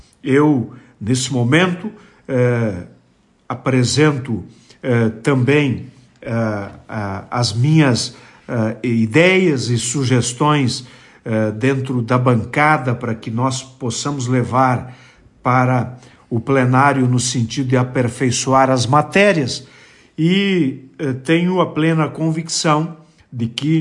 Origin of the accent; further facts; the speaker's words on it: Marau, Rio Grande do Sul, Brazil; do meu município, da minha terra, de Marau